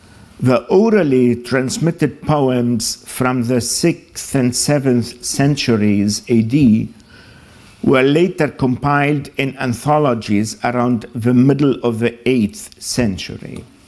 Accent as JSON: {"language": "English", "country": "Lebanon", "tie": "born there", "second_language": "English", "said": "although I was born in Lebanon, but it looks like I am an unorthodox Lebanese. But I'm sure you will be able to understand my 50-50 English."}